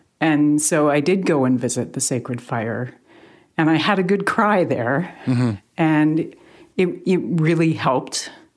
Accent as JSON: {"language": "English", "country": "Canada", "said": "And I agree that it is up to us, you and I, as two Canadian journalists, to have some hard conversations about what we do and how we do it."}